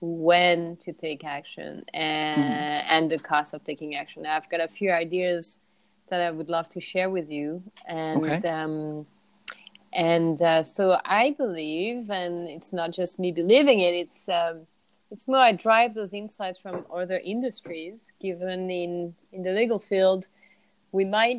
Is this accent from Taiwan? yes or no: no; Canada; from Canada.